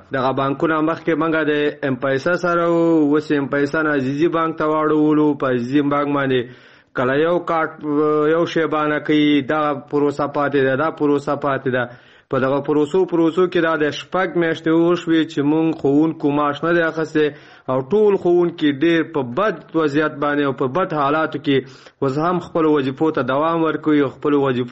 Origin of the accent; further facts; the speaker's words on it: Nangarhar, Afghanistan; موږ د جلال آباد سرخرو دی ولسوالۍ خوونکو